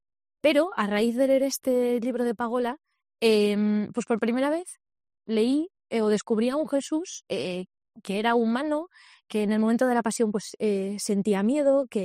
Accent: San Sebastián, Basque Country, Spain; yo soy una chica de Donosti que viene de una familia pues católica, como la mayoría allá por los años 90.

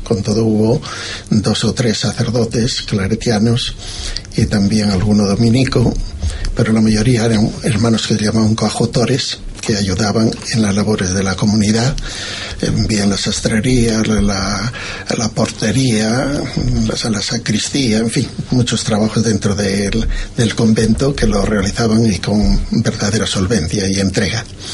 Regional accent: Pobladura de Aliste, Castile and León, Spain; born there; Sí, nací en Pobladura de Aliste, Zamora, de una familia también humilde, labradora, ganadera y de todo

